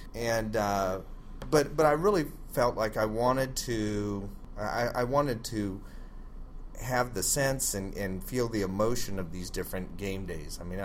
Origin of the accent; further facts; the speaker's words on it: Tennessee, United States; they didn't know I was from Tennessee